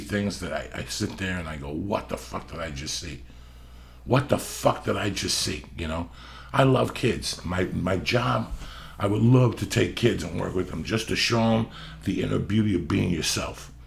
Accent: United States; I'm an American.

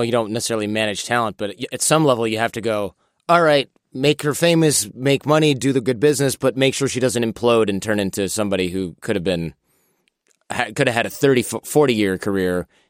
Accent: Michigan, United States; I grew up in Michigan.

